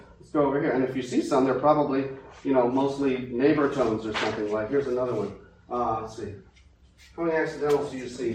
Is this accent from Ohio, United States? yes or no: no; New Orleans, Louisiana, United States; Again, I'm from New Orleans